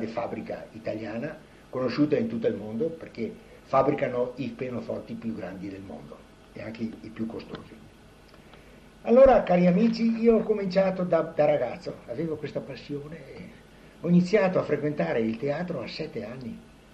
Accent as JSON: {"language": "Italian", "town": "Sacile", "region": "Friuli-Venezia Giulia", "country": "Italy", "tie": "born or raised there", "said": "Sono nato a Sacile il 31 maggio 1929, il terribile anno tra il 28 e il 29 del grande freddo, che molte persone, speriamo in età avanzata, si ricordano ancora. E abito a Sacile."}